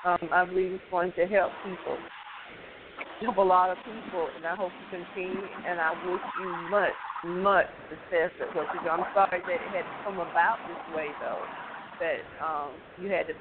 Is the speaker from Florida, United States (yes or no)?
yes; Florida, United States; I'm from Florida, sir.